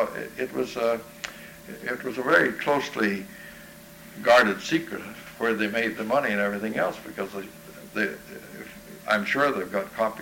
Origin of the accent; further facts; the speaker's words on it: Victoria, British Columbia, Canada; I was born in Victoria, and I was brought up there, and I went to Victoria College and took the 2 years of arts that was available there. And then I came over here